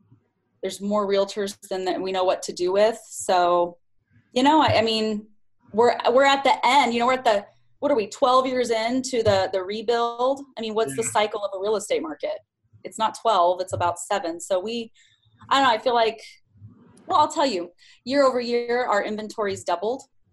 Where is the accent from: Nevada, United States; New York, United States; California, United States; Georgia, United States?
Nevada, United States; Las Vegas; So been selling real estate, born and raised in Vegas. That's where I've built my career.